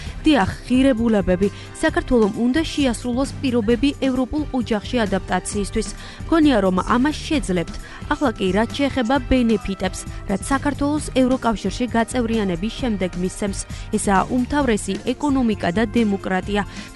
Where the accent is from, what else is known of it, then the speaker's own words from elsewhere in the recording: Czechia; მე ჩეხეთიდან ვარ